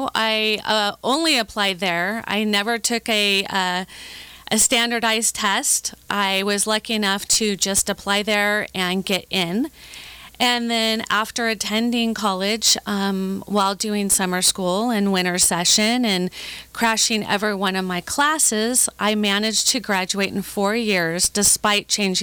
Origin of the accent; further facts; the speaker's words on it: California, United States; And I reminded them that I am 5 generations from Orange County, and Ohio is never going to be a place that I would, you know, be able to thrive in.